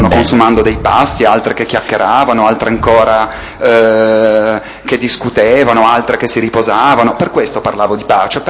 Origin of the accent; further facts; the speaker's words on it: Ceva, Piedmont, Italy; born there; sono nato a Ceva, Cuneo, il 6/2/1973.